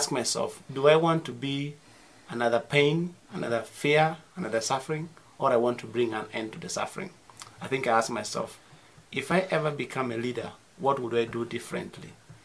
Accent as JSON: {"language": "English", "town": "Lira", "region": "Northern Region", "country": "Uganda", "said": "I am from Uganda. I am from Lira. I was born in northern Uganda"}